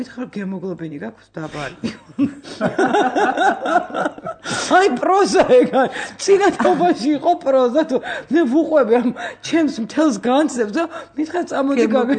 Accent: Guria, Georgia; ჩვენ გურულები ვარ და ამიტომ გახსნილ სიყვარულს

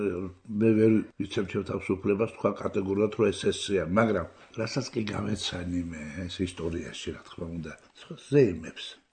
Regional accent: Tbilisi, Georgia; იგივე სოლოლაკში, სადაც მე მთაწმიდა სოლოლაკში გავიზარდე და ამიტომ ასე ვთქვა, ჩემთვის თბილისი ეგ არის რა.

